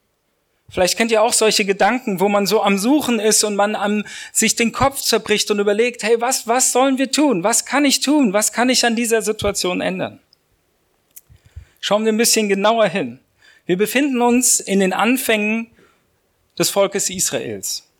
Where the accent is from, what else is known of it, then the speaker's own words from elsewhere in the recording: Erzhausen, Hesse, Germany; now in Hagen, Germany; Meine Frau ist gebürtig aus Messel und ich aus Erzhausen, also dort sind wir aufgewachsen, also gar nicht so weit von hier, aber wir wohnen derzeit in Hagen